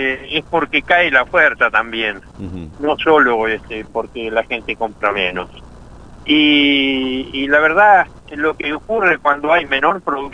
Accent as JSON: {"language": "Spanish", "country": "Argentina"}